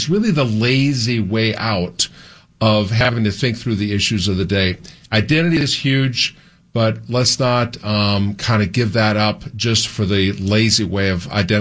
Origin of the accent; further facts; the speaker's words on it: Green Bay, Wisconsin, United States; I mean, I grew up in Green Bay, Wisconsin. I'm of Northern European descent.